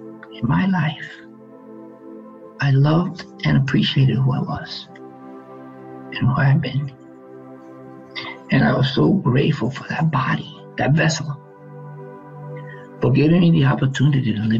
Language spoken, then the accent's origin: English; New York City, New York, United States; Now, I grew up in New York City, so that's to me quite striking